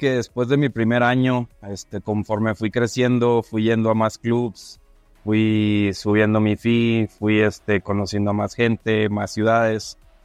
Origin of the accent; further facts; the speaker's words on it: Mexicali, Baja California, Mexico; also born or lived in San Diego, United States; Yo soy de Mexicali, Baja California.